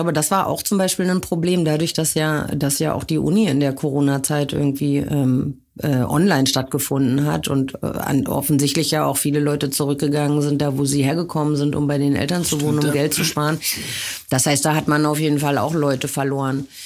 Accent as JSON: {"language": "German", "region": "West Germany", "country": "Germany", "said": "Ich komme aus einer Kleinstadt aus Westdeutschland."}